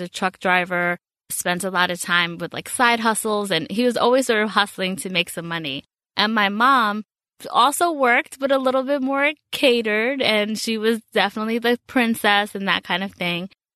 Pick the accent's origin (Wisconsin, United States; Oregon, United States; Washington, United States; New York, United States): New York, United States; So I grew up in the Bronx in New York, so big up to the BX.